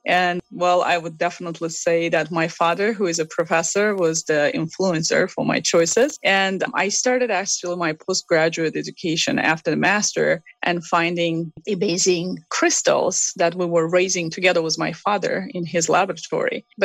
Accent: Baku, Azerbaijan; English is a second language; moved away as an adult; now in Minnesota, United States; I was raised in Azerbaijan, Baku, and I'm Azerbaijani. I do speak five languages, and I am very happy that I was able to finalize all my education back in my country before I immigrated to the United States.

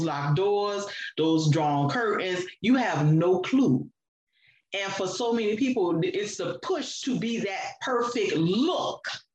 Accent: the South, United States; growing up in the South and hearing this constantly

